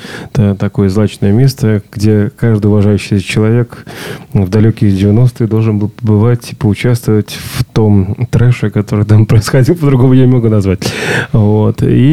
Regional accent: Pskov, Pskov Oblast, Russia; Ну, я коренной пскович, родился в Пскове. Штамп в паспорте стоит место рождения город Псков.

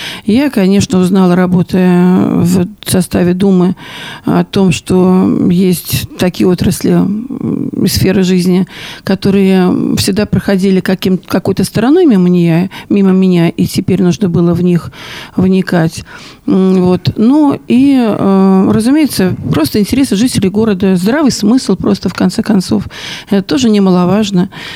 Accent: Pskov, Pskov Oblast, Russia; Я псковичка. Я родилась и живу в Пскове. Я работаю в школе всю свою жизнь. Никогда не работала ни в каких других регионах. Работала все время только в Пскове, в Псковской области.

